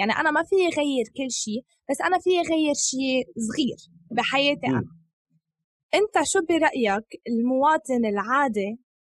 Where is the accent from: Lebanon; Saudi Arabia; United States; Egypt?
United States; يعني انا ربيت بامريكا